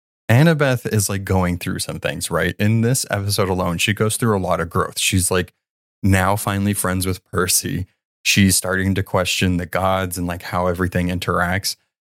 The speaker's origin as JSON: {"language": "English", "region": "the South", "country": "United States", "tie": "born or raised there", "said": "I mean, I grew up in the South, so it was, yeah, we wrestled in the backyard too."}